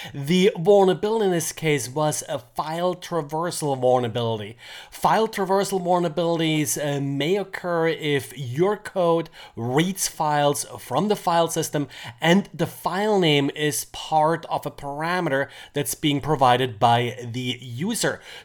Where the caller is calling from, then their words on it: Jacksonville, Florida, United States; I'm today recording from Jacksonville, Florida.